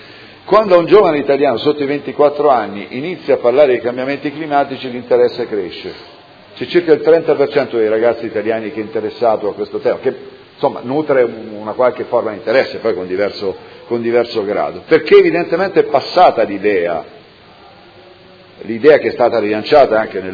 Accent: Apulia, Italy; born there; anche dove sono nato, giù nel Salento, diverrebbe un'isola

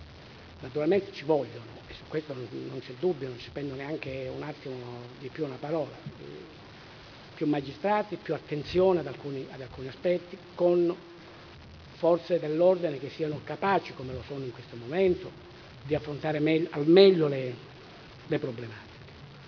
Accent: Calabria, Italy; che è originaria della mia regione, della mia terra.

